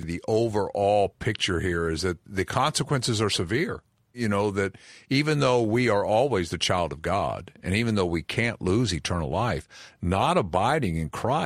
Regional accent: Kentucky, United States; When Bob's using this big word, and I'm from Kentucky

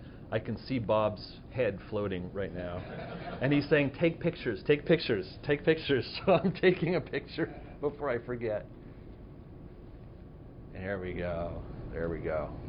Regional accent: Montreal, Quebec, Canada; We're Protestant. In Quebec, I'm from Quebec, Montreal, Quebec.

